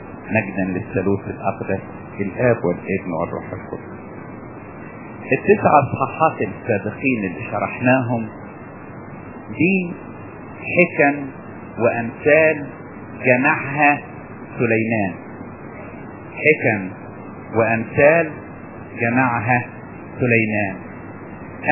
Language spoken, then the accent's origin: Arabic; Upper Egypt, Egypt; حتى في مثل عندنا في الصعيد